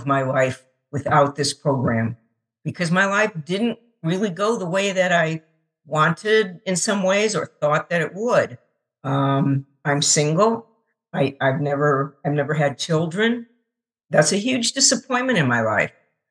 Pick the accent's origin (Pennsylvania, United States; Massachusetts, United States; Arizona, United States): Arizona, United States; Phoenix; And nothing against the East Coast, but I'm a Westerner. I was brought up in Phoenix, Arizona, and I really missed the West.